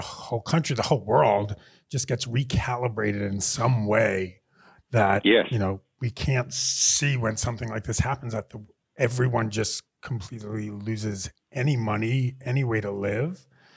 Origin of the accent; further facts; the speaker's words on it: New York City, New York, United States; I'm from New York City, so you give me nice bodega or Korean market coffee, and I am fine.